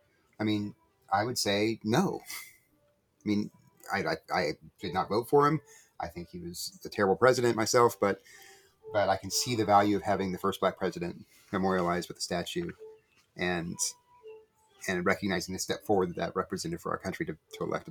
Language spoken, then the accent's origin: English; Mississippi, United States; born there; sympathize, for example, with those who want to take the Confederate flag symbol off of the Mississippi flag. I was born in Mississippi.